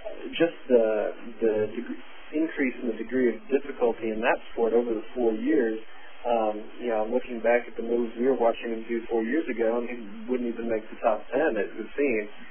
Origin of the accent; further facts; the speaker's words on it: United States; Obviously, as an American fan, I hope they keep that in because that's something we are very good at.